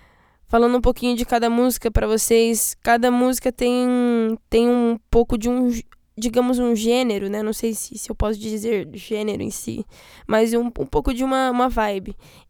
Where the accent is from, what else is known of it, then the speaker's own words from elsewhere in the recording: Londrina, Paraná, Brazil; born there; em Londrina, que é minha cidade residente, né, e onde eu nasci